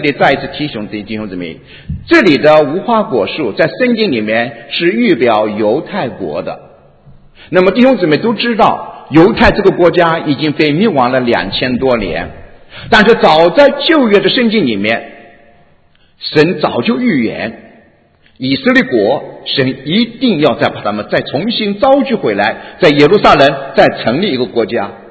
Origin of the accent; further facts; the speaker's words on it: China; now in United States; 因为我们知道我们从大陆来所那个所处的地方，那个国家是一个无神论的